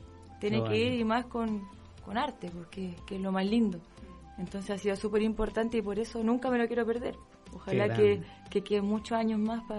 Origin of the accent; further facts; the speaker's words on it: Chile; Hola, hola. … de Chile, de la Compañía de Arte y Cultura del Trineo.